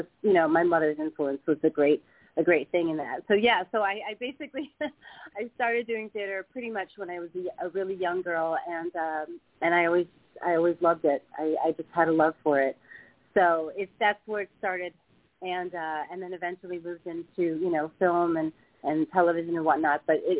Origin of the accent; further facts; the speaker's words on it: Midwest, United States; I was, you know, my mom was a theater director, and I grew up in the Midwest.